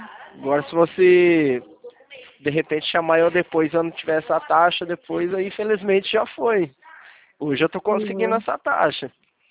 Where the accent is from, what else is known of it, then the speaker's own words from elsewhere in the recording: Leme, São Paulo, Brazil; sou aqui do interior de São Paulo também. A cidade chama Leme